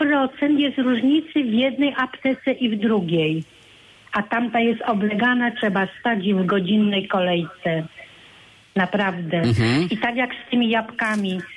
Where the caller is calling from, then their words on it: Świebodzin, Lubusz Voivodeship, Poland; Dzień dobry, ja ze Świebodzina dzwonię.